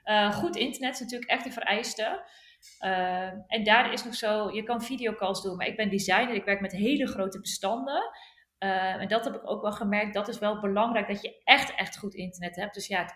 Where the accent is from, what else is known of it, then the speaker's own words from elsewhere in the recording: Edam, North Holland, Netherlands; ik kom uit Edam, een klein stadje.